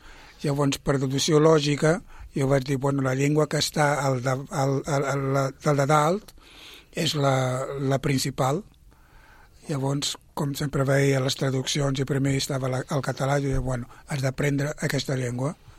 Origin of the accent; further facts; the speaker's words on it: Mozambique; Catalan is a second language; now in Sabadell, Spain; jo sóc de Moçambic i vaig arribar a Sabadell fa ja 24 anys.